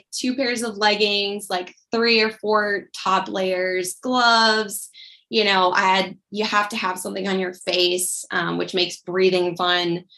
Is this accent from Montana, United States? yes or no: yes; Montana, United States; also born or lived in Kansas / Georgia; seeing as I was born and raised in Montana. I definitely miss Montana, and every time I go home, I'm like, oh, we should move back.